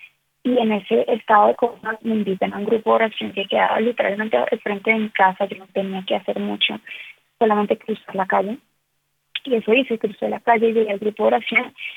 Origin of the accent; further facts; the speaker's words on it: Bogotá, Colombia; Yo soy colombiana, de Bogotá, Colombia.